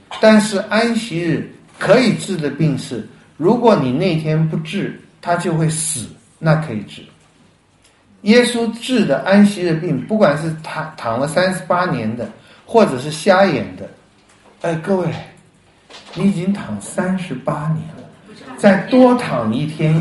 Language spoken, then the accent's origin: Chinese; Taiwan; 有一年美国我们在台湾翻太空人，你们翻宇航员是吧？